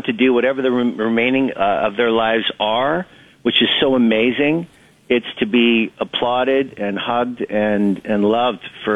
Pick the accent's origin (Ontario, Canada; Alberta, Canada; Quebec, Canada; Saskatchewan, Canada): Saskatchewan, Canada; Saskatoon; It's really nice to know that people know I'm Canadian and I'm from Saskatoon.